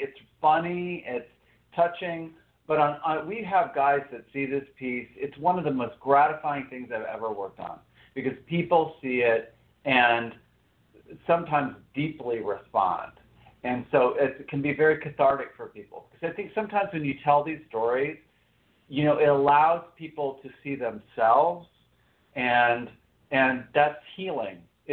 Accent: Texas, United States; also born or lived in New York; I'm originally from Texas, but I went to New York

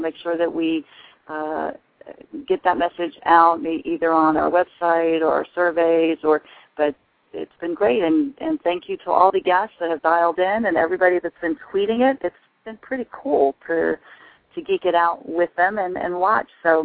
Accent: New Jersey, United States; and I'm from New Jersey, so I say you guys

